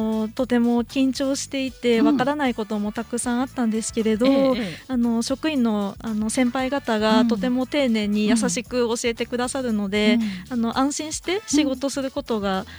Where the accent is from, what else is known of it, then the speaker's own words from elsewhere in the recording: Kani, Gifu, Japan; 私も蟹市出身なので、地元にやっぱり一番近い場所だと思いますので